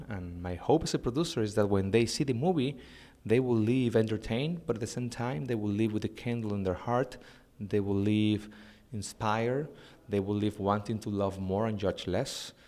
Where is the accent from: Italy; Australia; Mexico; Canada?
Mexico; now in United States; our Catholic faith, our families, or our culture, Latino culture, because I am from Mexico. I live in the United States